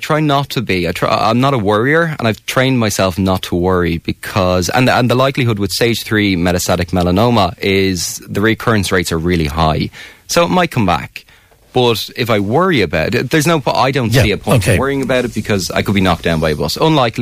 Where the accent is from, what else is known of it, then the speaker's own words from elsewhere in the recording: Tallaght, County Dublin, Ireland; I grew up in Dublin 24 in Tala.